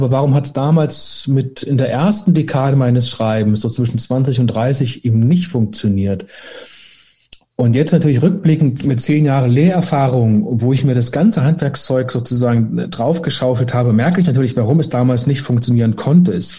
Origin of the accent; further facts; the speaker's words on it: Germany; Ich komme ja aus der DDR